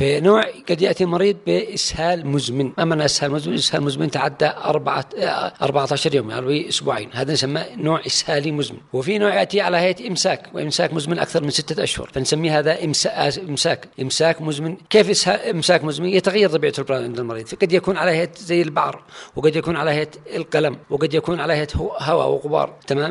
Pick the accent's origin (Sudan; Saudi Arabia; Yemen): Yemen; أما إحنا عندنا في اليمن نقول على سن 50